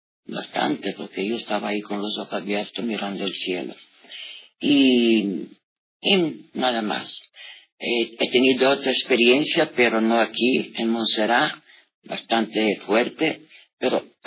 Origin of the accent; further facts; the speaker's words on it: Italy; Spanish is a second language; soy italiana y es la primera vez que participo a una experiencia aquí, por lo menos en Lanzarote